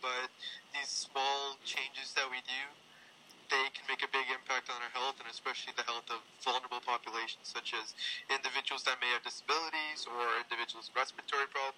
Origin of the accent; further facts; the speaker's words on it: Langley, British Columbia, Canada; also born or lived in Vancouver / Abbotsford; as I mentioned earlier. I'm from Langley, British Columbia, which is just approximately 40 to 50 minutes east of UBC, and from Vancouver. I've really been all over, just been in Vancouver, been in Abbotsford, been in Langley